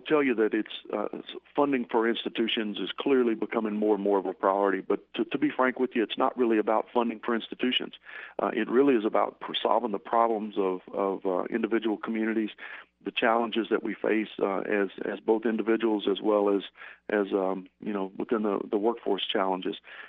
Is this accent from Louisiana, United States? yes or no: yes; Louisiana, United States; I grew up in Northeast Louisiana at a time when there was no two-year college.